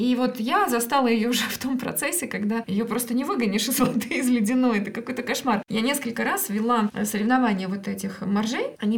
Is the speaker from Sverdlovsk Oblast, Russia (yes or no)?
no; Oryol Oblast, Russia; я сама уроженка Ливенского района